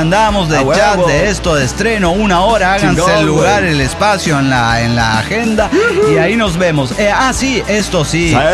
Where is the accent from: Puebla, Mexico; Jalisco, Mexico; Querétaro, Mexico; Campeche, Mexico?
Puebla, Mexico; de Puebla.